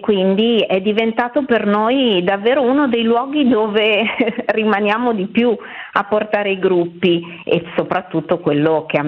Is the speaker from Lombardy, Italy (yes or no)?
yes; Milan, Lombardy, Italy; proprio il quartiere vicino a dove noi siamo cresciute, all'Ortica, ha iniziato a trasformarsi